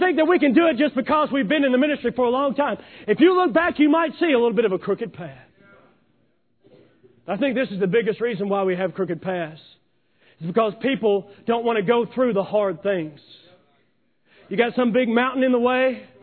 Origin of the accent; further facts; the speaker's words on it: Kentucky, United States; Growing up in Kentucky, there's all kinds of crooked paths in Kentucky.